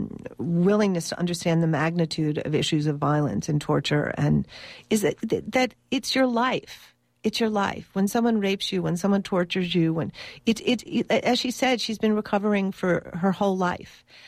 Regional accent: United States; As a matter of fact, I'm a survivor myself, and I grew up in America.

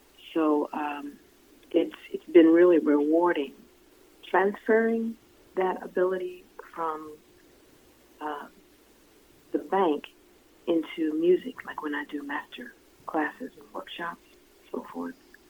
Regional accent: Virginia, United States; Whereas my experience in growing up in Jim Crow, with Jim Crow laws on the books in Virginia, my experience was nobody I knew that looked like me ever talked to white people like that.

